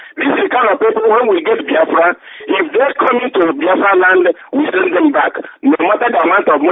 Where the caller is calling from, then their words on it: United States; I'm calling from the United States of America.